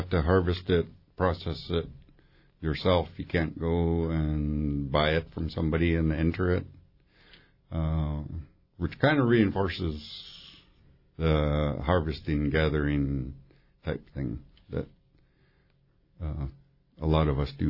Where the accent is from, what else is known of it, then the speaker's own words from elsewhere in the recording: Metlakatla, Alaska, United States; now in Hoonah, United States; So, actually, on the certificates that they gave me, they have Metlakatla, and I'm originally from Metlakatla, but I live in Hoonah, so...